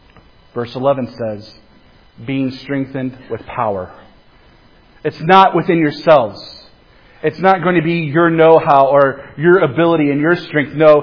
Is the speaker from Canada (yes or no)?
no; Kansas, United States; I grew up in Kansas, I need things to be simple.